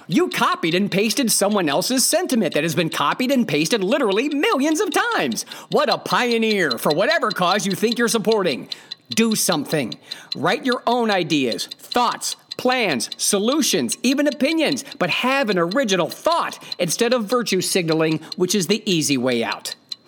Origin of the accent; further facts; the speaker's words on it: Ohio, United States; The people of Cleveland, I was raised in Northeast Ohio most of my life.